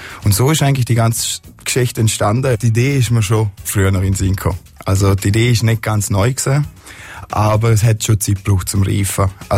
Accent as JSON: {"language": "German", "town": "Vaduz", "country": "Liechtenstein", "said": "Ich komme aus Vaduz"}